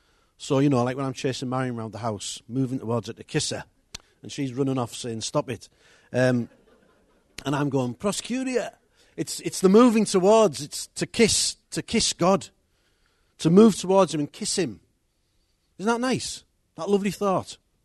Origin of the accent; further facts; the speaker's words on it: Middlesbrough, North East England, United Kingdom; born there; when I was born in Middlesbrough, Middlesbrough was in Yorkshire, so this is Yorkshire as well, by the way.